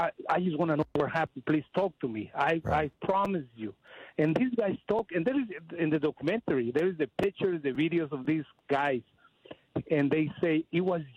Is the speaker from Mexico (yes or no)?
yes; Mexico; I follow the stuff because I'm from Mexico. I have a lot of family there.